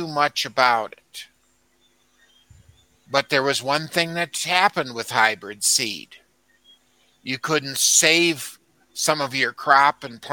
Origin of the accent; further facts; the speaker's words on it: Iowa, United States; And, you know, I grew up in Iowa, a lot of corn around there, a lot of soybeans.